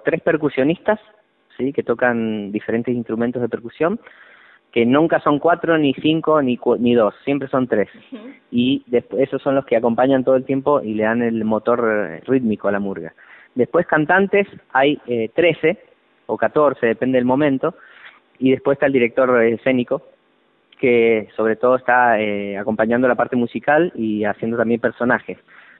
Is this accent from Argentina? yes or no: yes; Argentina; qué parte nos toca como argentinos